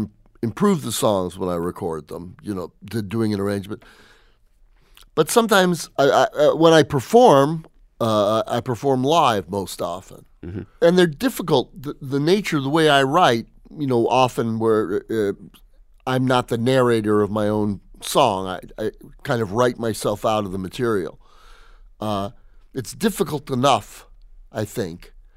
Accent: Los Angeles, California, United States; born there; Born right here, meaning Los Angeles in that case.

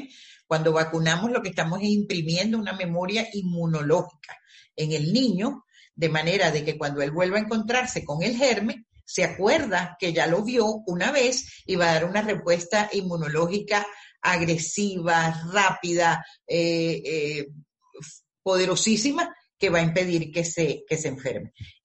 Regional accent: Venezuela; moved away; A mí me tocó migrar. Bueno, tú sabes lo que es salir de tu país. Yo salí de Venezuela con 4 maletas.

